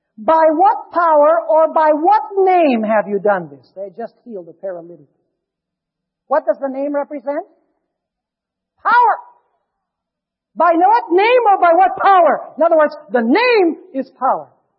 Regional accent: Caracas, Capital District, Venezuela; when I was growing up in Caracas, Venezuela.

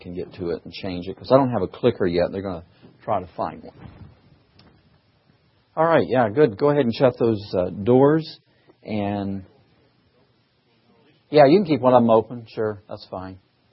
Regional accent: Michigan, United States; I'm from Michigan, too.

